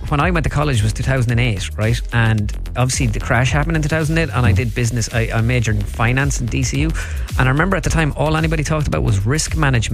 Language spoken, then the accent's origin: English; Ireland; Oh, I mean, this is the very fabric now of being Irish, you know.